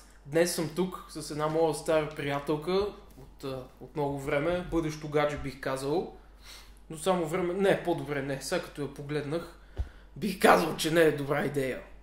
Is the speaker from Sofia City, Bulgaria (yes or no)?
yes; Sofia, Sofia City, Bulgaria; Въпреки, че ти си от село, аз съм от София.